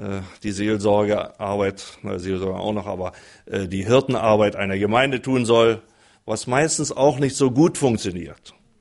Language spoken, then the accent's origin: German; Berlin, Germany; born there; now in Uelzen, Germany; Und so sind wir nach Uelzen gekommen, wo ich auch nicht, bin gebürtiger Berliner, werde dann mitkriegen schon an der Sprache. Und komme in so einer Kleinstadt, von einer Großstadt in eine Kleinstadt.